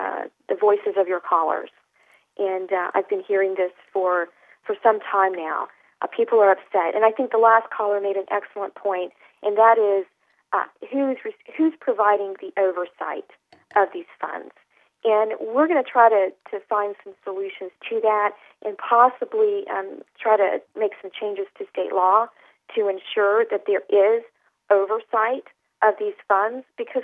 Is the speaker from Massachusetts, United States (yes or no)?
no; Jacksonville, Florida, United States; Listen, I grew up in Jacksonville. I was born and raised in Jacksonville. My parents live in Jacksonville.